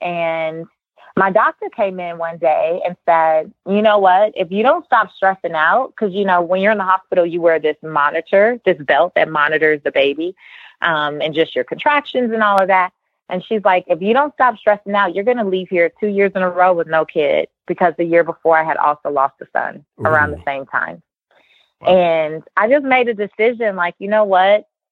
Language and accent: English; Los Angeles, California, United States; I grew up in Leimert Park in South Central Los Angeles.